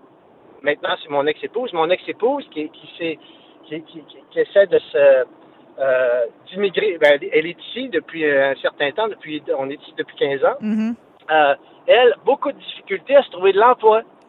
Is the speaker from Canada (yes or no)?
yes; Quebec, Canada; Moi, je viens du Lac-Saint-Jean. Mm-hmm. Fier de venir de là, mais à l'âge de 20 ans, je parlais pas anglais.